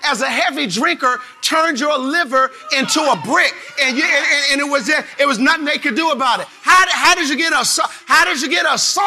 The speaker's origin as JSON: {"language": "English", "region": "New York", "country": "United States", "tie": "born there", "said": "God glory, I was born in New York, but I was conceived in Raleigh, North Carolina."}